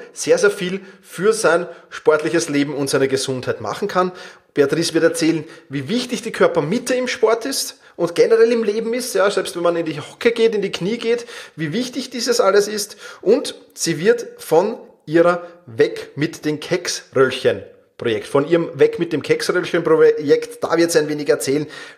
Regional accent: Vienna, Austria; wir kommen beide aus Wien

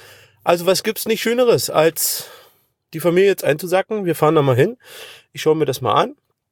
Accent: Cottbus, Brandenburg, Germany; moved away; Ich komme ja aus Cottbus, bin dann vor 7 Jahren weggezogen, bin immer noch gerne

